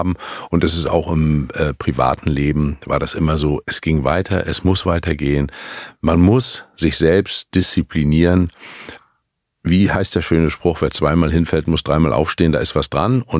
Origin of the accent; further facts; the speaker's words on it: Mecklenburg-Vorpommern, Germany; ich komme ja aus Mecklenburg-Vorpommern.